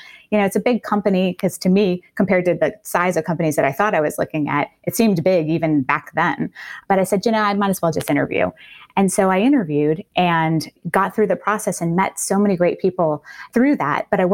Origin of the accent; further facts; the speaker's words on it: New Orleans, Louisiana, United States; I grew up in New Orleans and it's really a melting pot of different cultures and languages.